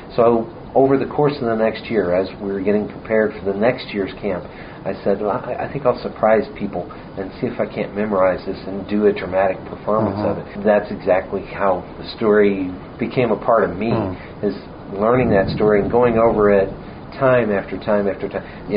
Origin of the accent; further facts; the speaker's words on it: St. Louis, Missouri, United States; So I grew up here in San Luis, was in North County.